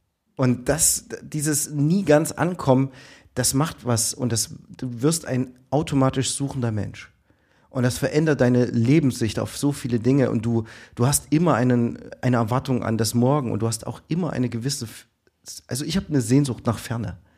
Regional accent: Plauen, Saxony, Germany; meine Mutter kommt aus Dresden, mein Vater kommt aus Rumänien, ich bin in Plauen groß geworden

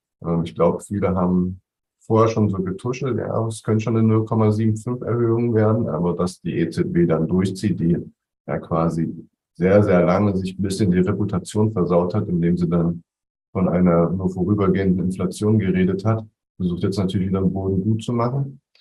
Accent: East Germany, Germany; Also ich als Ossi freue mich da doppelt.

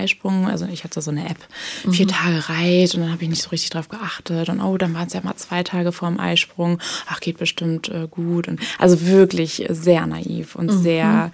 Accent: Hamburg, Germany; also born or lived in Berlin; Ja, ich komme aus Hamburg und werde jetzt am Donnerstag 30 und habe mir eine Auszeit gegönnt hier in der Großstadt. Ich bin hier auch geboren, also habe allerdings nur 1,5 Jahre hier gewohnt und jetzt bin ich mal wieder zurückgekommen.

